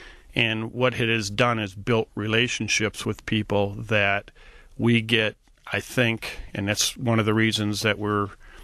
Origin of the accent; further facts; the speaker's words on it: Rochester, Michigan, United States; Well, we grew up in Rochester. I've lived there forever, I guess, although I went to school in Kalamazoo.